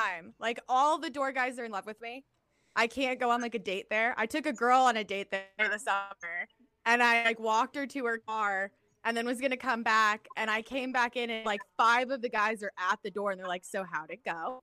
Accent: Colorado, United States; I grew up in Colorado, so like very outdoorsy

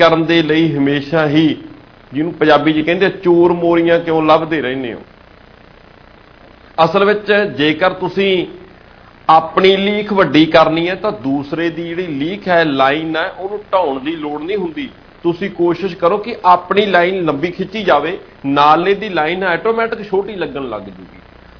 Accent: Punjab, India; ਅਸੀਂ ਭਾਰਤੀ ਹਾਂ, ਅਸੀਂ ਪੰਜਾਬੀ ਹਾਂ

